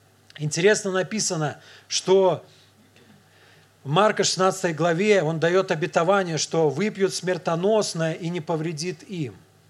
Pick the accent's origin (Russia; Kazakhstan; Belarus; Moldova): Belarus; мы, белорусы, уже сколько кризисов пережили